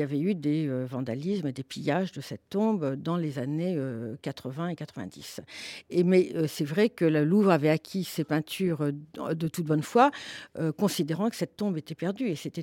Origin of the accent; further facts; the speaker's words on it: France; là, je parle en tant que Française